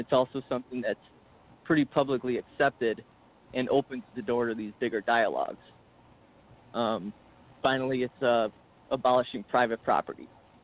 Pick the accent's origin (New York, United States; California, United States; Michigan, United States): Michigan, United States; You know, I grew up in Macomb County, which is home of the Reagan Democrats.